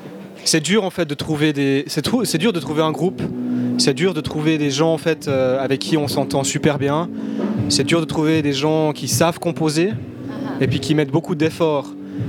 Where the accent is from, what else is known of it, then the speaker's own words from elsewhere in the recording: Aigle, Vaud, Switzerland; Moi, j'ai grandi à Aigle. Donc, en fait, j'ai toujours été proche des montagnes.